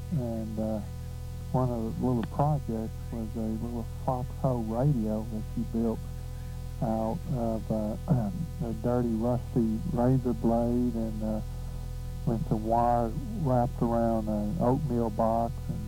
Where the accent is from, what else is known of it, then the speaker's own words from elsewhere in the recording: Vicksburg, Mississippi, United States; born there; Yeah, I was born in Vicksburg, Mississippi. My family are Chinese, and in the Mississippi Delta region